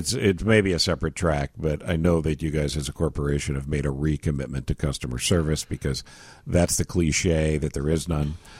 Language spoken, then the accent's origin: English; New York, United States; You know, and I grew up near Cornell.